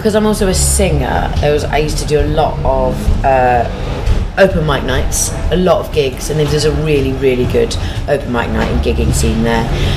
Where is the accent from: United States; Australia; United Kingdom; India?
United Kingdom; East of England; But it was lovely growing up in Norfolk. It was really, really nice.